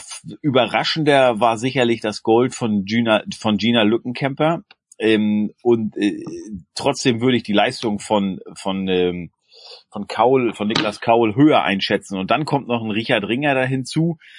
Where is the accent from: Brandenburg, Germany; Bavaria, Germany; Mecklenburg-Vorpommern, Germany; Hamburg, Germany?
Mecklenburg-Vorpommern, Germany; Schönberg; Und das so ist von meinem Heimatort Schönberg, ich glaube 5 Kilometer entfernt